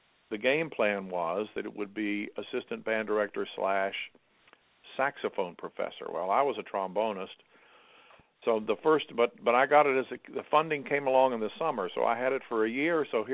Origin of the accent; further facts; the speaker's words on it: South Charleston, West Virginia, United States; Yes, I grew up there in South Charleston High School in West Virginia